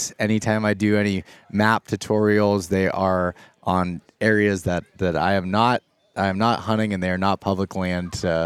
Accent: Pennsylvania, United States; So I'm from Pennsylvania. I've been a Pennsylvania native my entire life and grew up in northern Pennsylvania, so very just big timber, big woods, not any ag

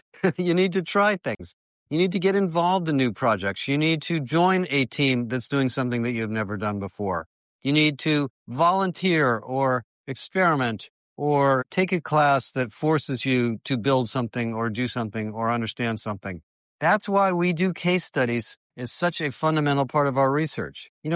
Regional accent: Berkeley, California, United States; I spent a lot of my time growing up in Berkeley, California, and I spent a lot of time on the Berkeley campus

